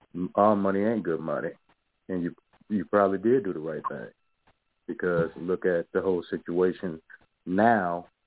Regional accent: Detroit, Michigan, United States; You know, I'm from Detroit.

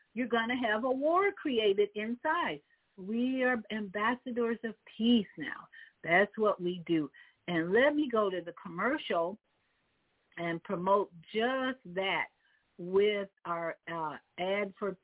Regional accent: Chicago, Illinois, United States; now in Florida, United States; And I live in Florida, but I'm always rooting for the best for Chicago, my hometown.

